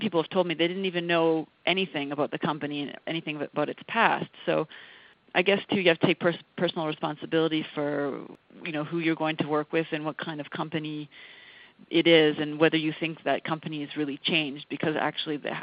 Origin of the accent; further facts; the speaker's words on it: Canada; I'm going to focus on Canada because I'm Canadian